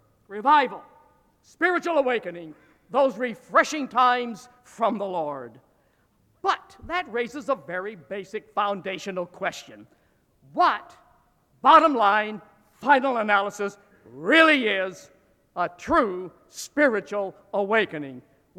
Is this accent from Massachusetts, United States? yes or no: no; Dixon, Illinois, United States; accent: northern; I graduated from high school in my little hometown of Dixon, Illinois, hence my northern accent.